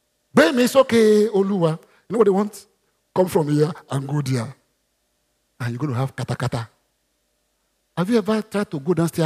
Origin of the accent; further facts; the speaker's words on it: Nigeria; Have you been to shopping mall like this? I'm a Nigerian.